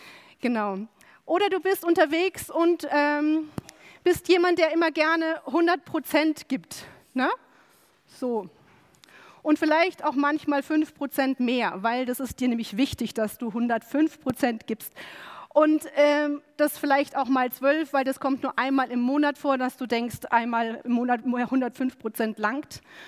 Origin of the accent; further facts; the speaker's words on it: Bavaria, Germany; born there; was kann ich denn dafür, dass ich ausgerechnet im schönen Bayern und deswegen eine höhere Zahl habe